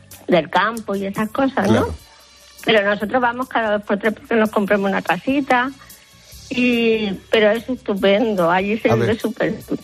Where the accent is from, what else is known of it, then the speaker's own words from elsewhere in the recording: Córdoba, Andalusia, Spain; yo soy de Córdoba, ¿vale? Pero bueno, estamos viviendo... En una revista vio que en un pueblecito tenía unas casas, pero esto hace 10 años. Y entonces pues nos fuimos allá. Tiene 200 habitantes